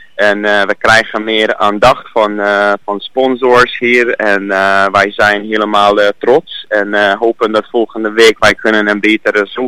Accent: Hungary; Dutch is a second language; now in Netherlands; Ik kom uit van Hongarije. En ik woon hier in Nederland al 8 jaar.

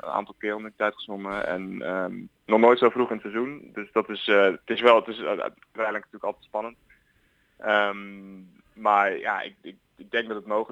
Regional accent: Amsterdam, North Holland, Netherlands; born there; also born or lived in Nieuwegein; Ik ben geboren in Amsterdam. Toen een hele tijd in Nieuwegein gewoond en nu gelukkig weer terug. Amsterdam heeft zeker een grote plek in mijn hart.

